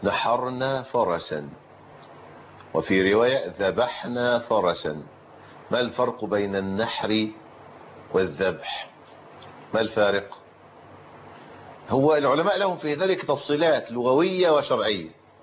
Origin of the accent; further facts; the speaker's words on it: Egypt; احنا عندنا في مصر، انا لا اعتقد ان الجزارين عندنا ينحرون الابل، لكنهم يذبحونها بالسكين.